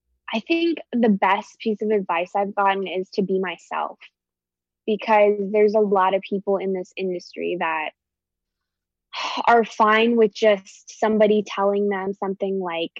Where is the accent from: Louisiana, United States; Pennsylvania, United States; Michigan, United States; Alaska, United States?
Alaska, United States; also born or lived in Atlanta; now in Los Angeles, United States; something I noticed about growing up in Alaska, even before I moved to LA and I was in Atlanta